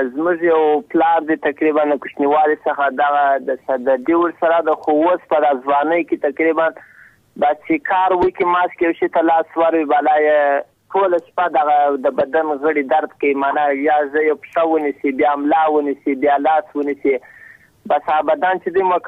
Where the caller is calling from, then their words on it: Lashkargah, Helmand, Afghanistan; د هلمند ولایت د شکرګا شهر څخه